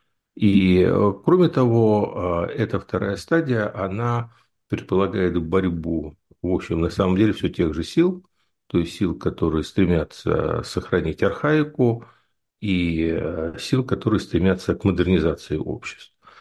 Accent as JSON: {"language": "Russian", "region": "Kyiv", "country": "Ukraine", "said": "Я на эту историю смотрю не как киевлянин, а как политический философ."}